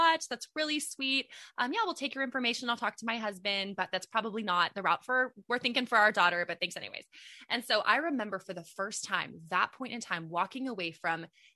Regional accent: San Antonio, Texas, United States; And we were actually in Dallas for a little mother-daughter getaway. We're from San Antonio.

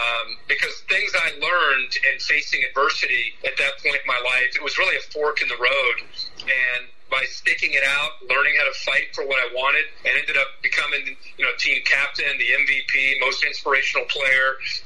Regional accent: Dayton, Ohio, United States; Loved growing up in Dayton, Ohio

